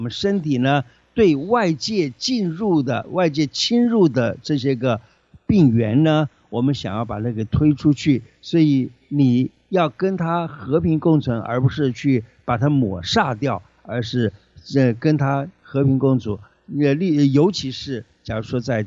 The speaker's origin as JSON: {"language": "Chinese", "country": "China", "said": "所以你看，我们中国人啊，这个都很讲究"}